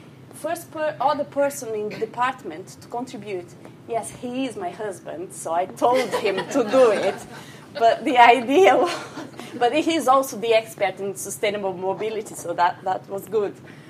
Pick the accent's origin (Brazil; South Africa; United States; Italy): Brazil; First, because I'm from Brazil, so I have this personal motivation.